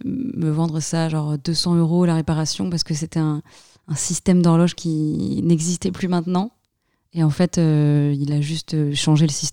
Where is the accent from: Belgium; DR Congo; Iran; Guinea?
Belgium; born there; Non, je suis née en Belgique, en plus, donc c'est un peu honteux de ma part